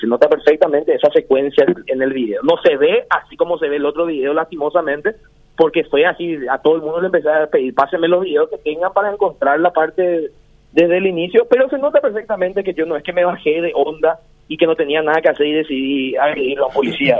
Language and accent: Spanish; Paraguay; como paraguayos